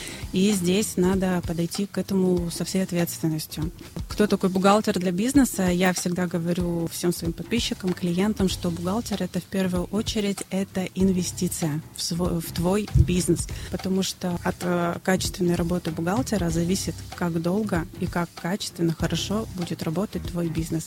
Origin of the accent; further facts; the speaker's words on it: Tyumen, Tyumen Oblast, Russia; Во-первых, я сама из Тюмени.